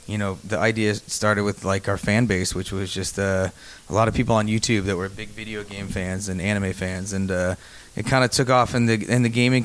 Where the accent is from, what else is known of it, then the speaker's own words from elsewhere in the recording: Montana, United States; Like, I grew up in Montana. I'm a skier.